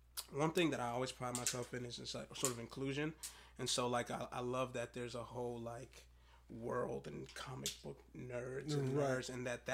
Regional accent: Boston, Massachusetts, United States; growing up in Boston my whole life, to sort of stay out of trouble, like, my uncles got us to go to church at a really early age.

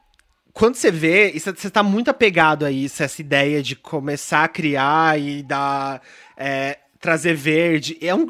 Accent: São Paulo, Brazil; born there; Eu nasci em São Paulo.

